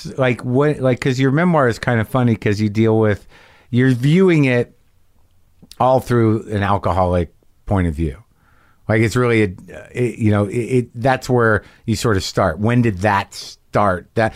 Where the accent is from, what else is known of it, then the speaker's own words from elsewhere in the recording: New Mexico, United States; I kind of half know it because I grew up in New Mexico.